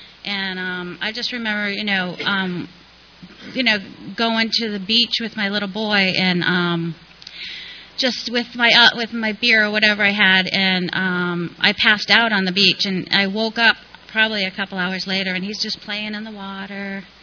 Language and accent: English; East Coast, United States; When I was growing up on the East Coast, I was raised in a family of alcoholics.